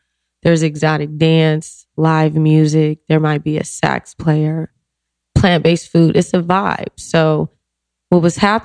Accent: New Orleans, Louisiana, United States; also born or lived in Los Angeles; Well, I was born in LA, in Crenshaw area, where I lived for a little while. And then my family, my mother, grandmothers, everybody, they're all from New Orleans.

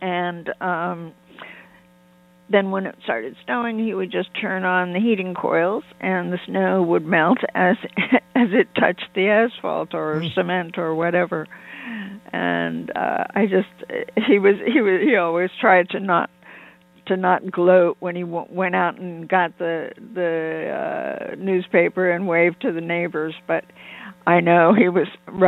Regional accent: Kansas City, Missouri, United States; My story is about growing up in Kansas City, Missouri.

